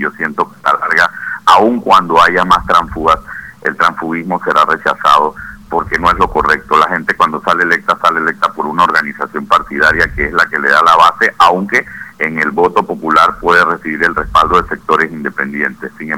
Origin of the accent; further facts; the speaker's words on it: Panama; nosotros como panameños, como panameñistas también, sentimos que es algo que él merece muchos más honores de que el país debe reconocerle.